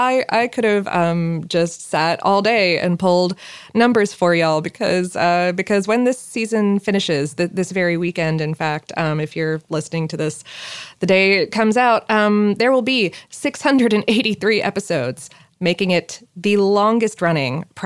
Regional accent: Florida, United States; I guess growing up in South Florida, like, you absorb probably a lot more about theme parks than many other humans would.

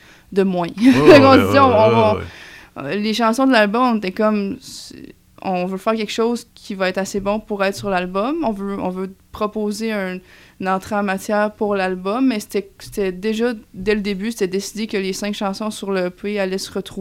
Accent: Quebec City, Quebec, Canada; Je m'attendais pas, je viens de Québec, je m'attendais pas à ce qu'il y ait autant de gens à Montréal.

